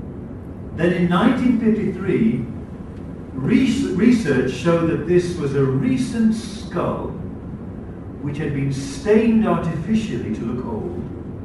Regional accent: England, United Kingdom; Piltdown Man was discovered in England. I'm an Englishman. I'm very proud of this.

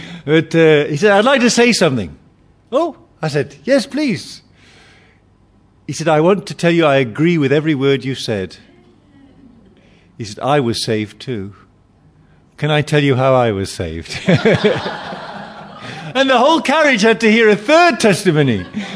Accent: United Kingdom; I know in Chinese culture, people are very private people, just the same as in British culture. We're very private people. I remember once sitting on a train in Britain.

